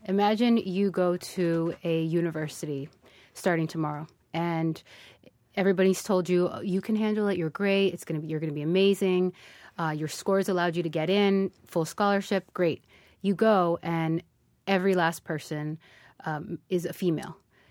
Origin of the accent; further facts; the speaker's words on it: Framingham, Massachusetts, United States; I grew up in Framingham, and I just felt really comfortable with all sorts of people from different backgrounds.